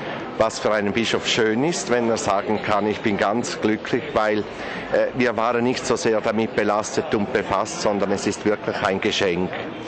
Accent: St. Gallen, Switzerland; Wir sagen halt immer als St. Galler

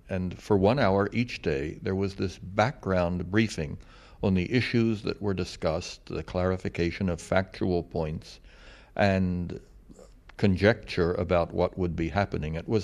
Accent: United States

